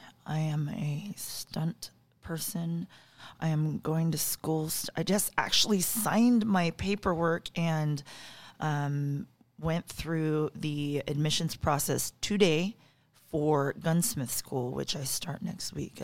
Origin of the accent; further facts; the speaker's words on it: Houston, Texas, United States; also born or lived in Cayman Islands; I might have been somewhere from when I was born in the Cayman Islands until I grew up in Houston, somewhere in between that.